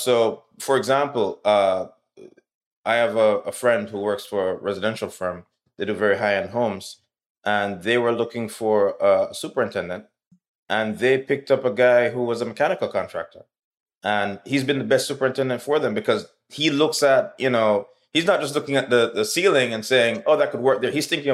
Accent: Jamaica; But I come from Jamaica, as you know, where, you know, we're all black.

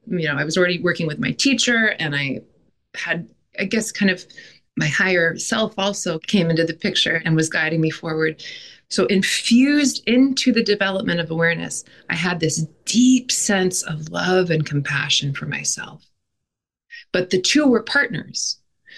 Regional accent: Los Angeles, California, United States; I'm from Los Angeles, where eating disorders and body image issues are birthrights. It's just what you grow up with.

